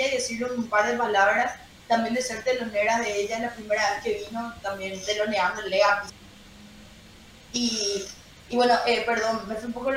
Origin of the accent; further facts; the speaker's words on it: Paraguay; nos ayudan también como paraguayos, ahora que no tenemos una industria musical